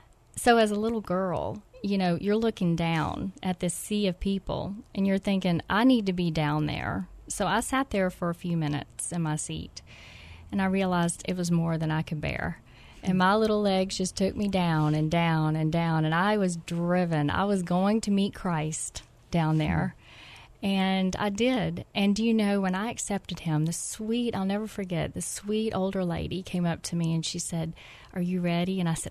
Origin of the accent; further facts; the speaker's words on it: Gulfport, Mississippi, United States; accent: southern twang; I grew up in Gulfport, Mississippi, and it's interesting. I still have the southern twang.